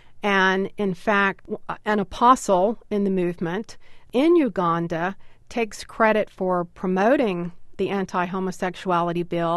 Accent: Deep South, United States; having the Southern Baptist background and growing up in the Deep South has helped me to be able to do this research.

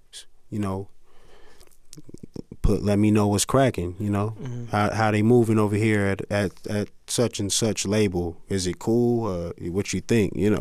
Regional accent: Carson, California, United States; Fortunately for me, I'm not from the projects or anything. Like I said, I'm from Carson, California.

